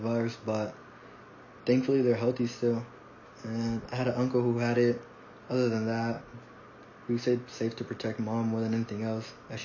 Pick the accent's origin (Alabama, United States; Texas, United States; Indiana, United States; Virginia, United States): Texas, United States; San Antonio; also born or lived in Corpus Christi; Well, originally I'm from San Antonio, and I lived here my whole life. But when I started college, I moved to Corpus to attend A&M Corpus Christi, and then I moved back after 3 years.